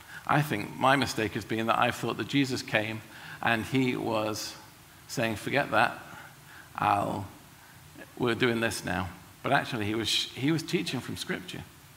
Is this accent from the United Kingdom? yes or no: yes; United Kingdom; I'm British, so I need to start with some apologies.